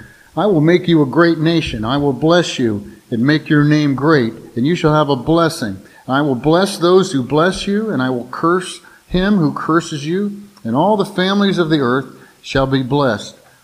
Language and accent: English; Huber Ridge, Ohio, United States; I was raised over there in Huber Ridge there, kind of across 161 from you guys.